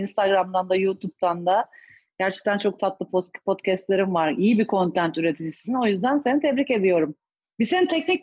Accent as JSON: {"language": "Turkish", "region": "Ankara", "country": "Turkey", "tie": "born or raised there", "said": "ben Ankaralıyım. Doğma büyüme Ankara'da yaşıyorum çok uzun zamandır."}